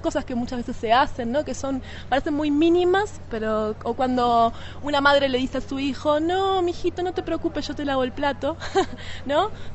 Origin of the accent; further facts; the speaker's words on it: Uruguay; vengo de Uruguay.